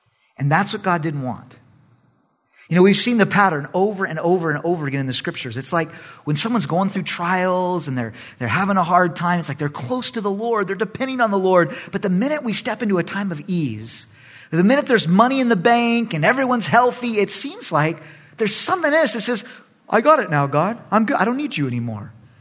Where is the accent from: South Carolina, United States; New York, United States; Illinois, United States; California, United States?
California, United States; Long Beach; now in Texas, United States; But anyway, I grew up in Long Beach, me